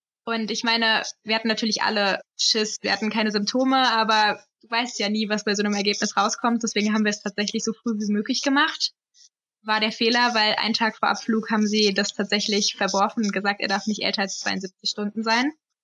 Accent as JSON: {"language": "German", "region": "Hesse", "country": "Germany", "said": "Aber wir kommen ja aus Hessen und die Hessen trinken halt nun mal Apfelwein"}